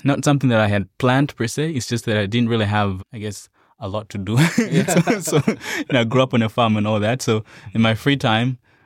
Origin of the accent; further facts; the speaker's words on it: Malawi; That's where I grew up. Malawi is in Central Africa, Southeast Africa.